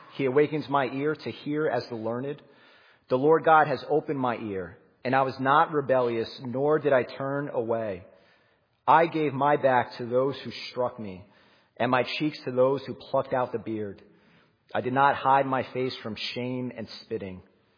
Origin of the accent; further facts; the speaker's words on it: New Jersey, United States; So we're from New Jersey. And never been up to Long Island.